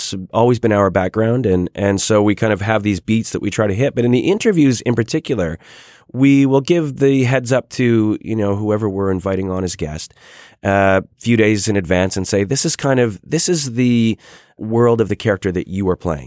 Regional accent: Calgary, Alberta, Canada; also born or lived in Toronto; I am from Canada. And I, you know, grew up in Calgary, Western Canada, and went to school out east. And then I sort of found myself in Toronto improvising

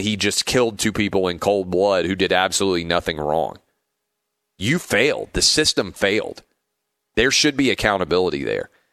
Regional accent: Nashville, Tennessee, United States; Awful story that came out of my hometown of Nashville over the weekend.

